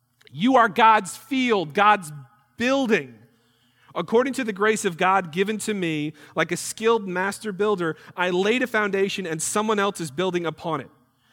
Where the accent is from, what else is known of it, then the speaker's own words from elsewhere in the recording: New York, United States; I'm from New York originally, so I know how to just, you know, hey, don't touch me.